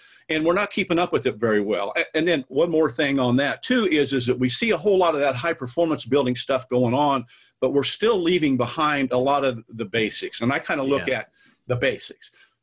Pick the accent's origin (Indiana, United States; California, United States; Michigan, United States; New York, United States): Indiana, United States; And by the way, I was raised up in Indiana doing construction work, but as a kid.